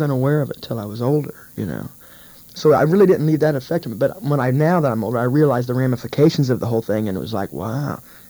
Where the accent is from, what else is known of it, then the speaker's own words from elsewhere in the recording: Seymour, Indiana, United States; I come from Seymour, Indiana. 14,000 people. Not the end of the world, but you can see it from there.